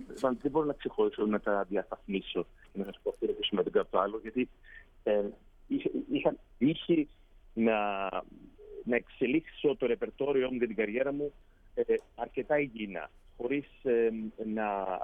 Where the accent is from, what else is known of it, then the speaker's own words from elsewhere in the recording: Greece; first language Greek; Και ήδη σε αυτήν την ηλικία που βρίσκομαι μιλάω 5 γλώσσες μαζί με τα ελληνικά που είναι η μητρική μου.